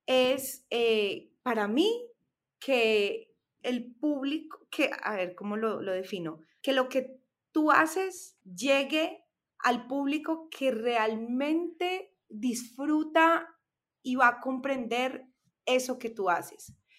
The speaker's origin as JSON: {"language": "Spanish", "country": "Colombia", "said": "nuestra realidad como artistas latinos, porque me atrevería a decir, Martín, y creo que podemos afirmarlo los tres, que las oportunidades para los artistas latinos y puntualmente en nuestro país, en Colombia, no son las mismas"}